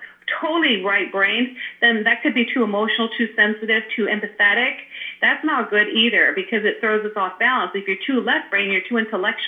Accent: California, United States; Look, I'm from Silicon Valley, so I know about Haight-Ashbury and all that, you know?

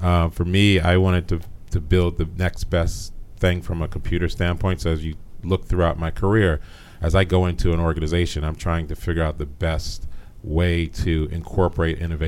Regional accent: Washington, District of Columbia, United States; Washington, D.C.

